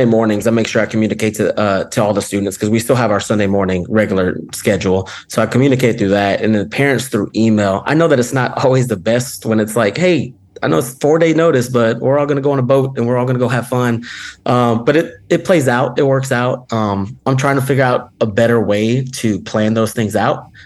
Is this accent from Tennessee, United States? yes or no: yes; Antioch, Tennessee, United States; also born or lived in Los Angeles; So I was born in Los Angeles, but I've lived in Antioch since I was like 2 years old. So it's what I know. I went through all the public schools there